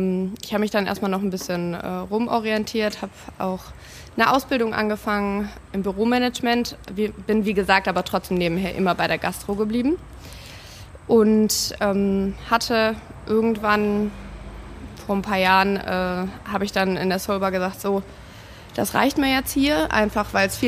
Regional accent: Forsbach, North Rhine-Westphalia, Germany; Wir kommen eigentlich aus Poll. Meine Eltern haben damals gebaut in Rösrath und ich bin dann zur 3. Klasse In Forstbach auf die Grundschule gegangen und habe dann da auch 10 Jahre gewohnt und bin dann erst wieder zurück nach Köln.

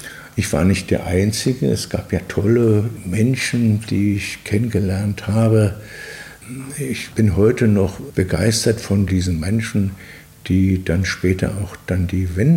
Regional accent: Belgium; Ich hatte ja immer als Belgier woanders auch noch ein Konto in Belgien.

